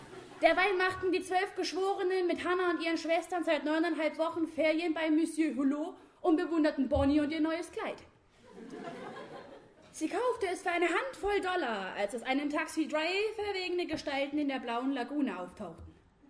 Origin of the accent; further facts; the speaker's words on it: Bavaria, Germany; trotz meines amerikanischen Nachnamens lese ich ein fränkisches Stück vor aus meiner Heimat.